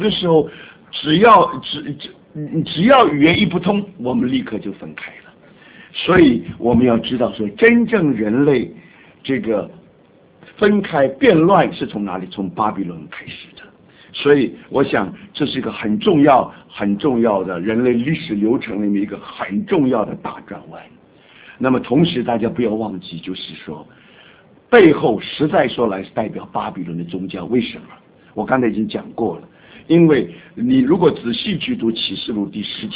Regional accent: China; 我是中国人，我应该听懂英文

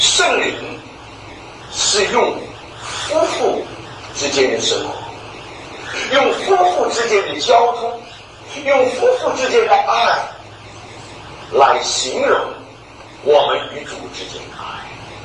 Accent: China; 我们中国人虽然不懂得希伯来文，

